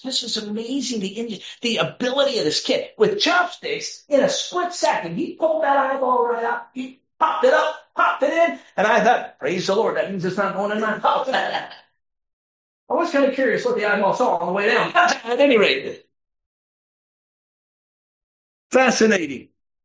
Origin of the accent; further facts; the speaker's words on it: Chicago, Illinois, United States; I grew up in Chicago. For me, this was totally foreign.